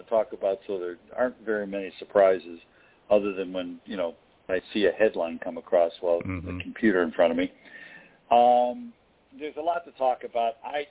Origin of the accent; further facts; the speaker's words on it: Ohio, United States; what's happening in my home state of Ohio today.